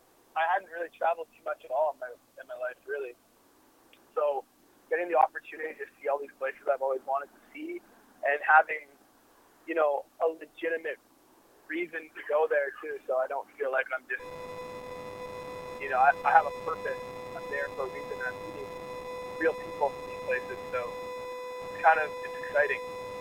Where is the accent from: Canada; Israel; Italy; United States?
Canada; Thunder Bay, Ontario; So, I mean, for an electronic artist, I think growing up in Thunder Bay, I wasn't as influenced by other electronic music.